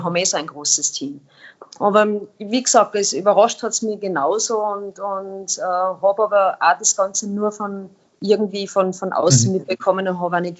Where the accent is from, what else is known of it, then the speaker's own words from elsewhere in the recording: Austria; weil als Österreicher oder beim ÖSV gibt es natürlich schon einen extrem hohen Anspruch